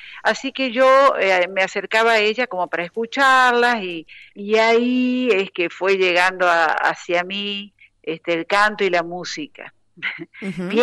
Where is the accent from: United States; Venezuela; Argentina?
Argentina; Urdinarrain, Entre Ríos; yo nací en Urdinarrain, en realidad, en la ciudad vecina, pero viví en el campo entrerriano, como dice ahí la parte de prensa, y en un lugar que se llama Colonia Italiana.